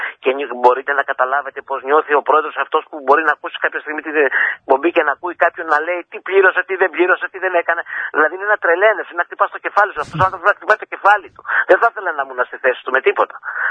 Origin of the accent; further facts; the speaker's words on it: Patras, West Greece, Greece; και είμαι εδώ από την Πάτρα.